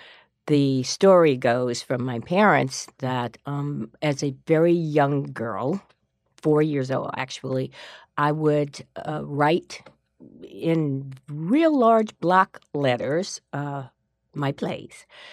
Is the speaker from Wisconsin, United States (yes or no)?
no; Washington, District of Columbia, United States; I grew up in Washington, D.C.